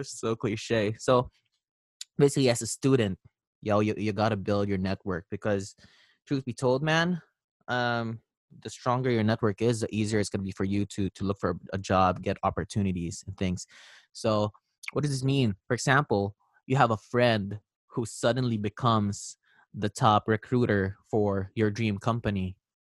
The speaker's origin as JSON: {"language": "English", "country": "Philippines", "moved": "as an adult", "lives_now": "Toronto, Canada", "said": "So a little bit of background is I came from the Philippines. Then I went to Toronto, Canada in December 2019. Didn't know anyone here."}